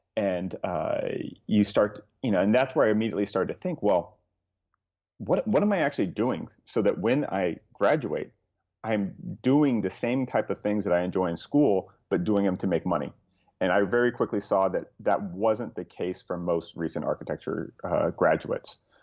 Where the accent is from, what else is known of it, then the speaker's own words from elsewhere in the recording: California, United States; So I grew up in Southern California to sort of a family with very modest sort of financial means.